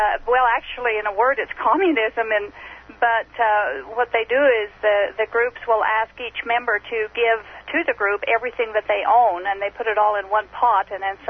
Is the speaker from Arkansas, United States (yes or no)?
no; Utah, United States; Yes, it's in Utah.